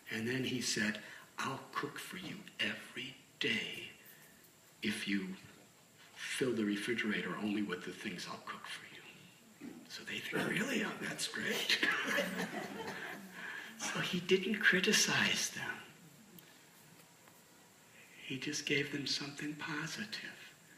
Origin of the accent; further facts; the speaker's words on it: Illinois, United States; I never heard of Butler, Pennsylvania. Of course, I'm from Illinois.